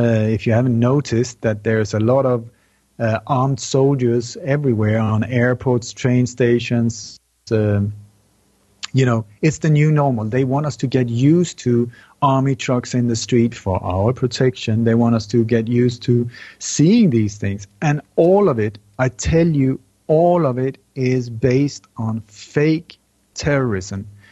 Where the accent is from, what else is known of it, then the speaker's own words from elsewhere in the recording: Sweden; also born or lived in Denmark; I was born in Denmark. I grew up in Sweden.